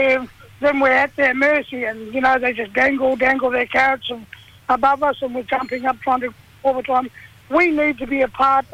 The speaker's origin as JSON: {"language": "English", "town": "Albany", "region": "Western Australia", "country": "Australia", "said": "I'm a Noongar Willaman man, Menang Willaman man from over here in WA, deep south, Albany Way."}